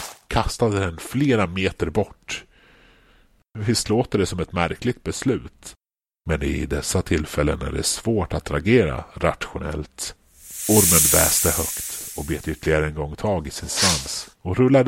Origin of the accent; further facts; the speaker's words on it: Uddevalla, Västra Götaland County, Sweden; jag berättade om min uppväxt här i Uddevalla.